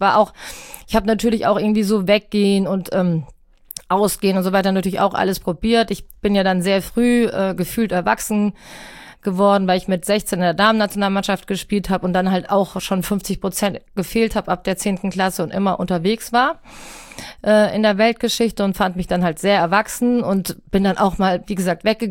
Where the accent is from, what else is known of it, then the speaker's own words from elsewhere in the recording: Rüsselsheim, Hesse, Germany; ich bin in Rüsselsheim groß geworden, das allerdings zu diesem Zeitpunkt auch eine Hockey-Hochburg war